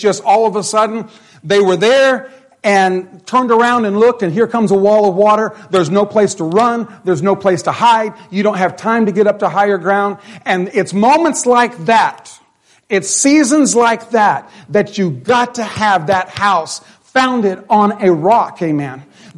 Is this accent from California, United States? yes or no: no; Carlsbad, New Mexico, United States; I was born in Carlsbad, New Mexico, and lived the first few years of my life in Carlsbad. And Carlsbad, desert, desert, desert, dry, dry, dry, just like this.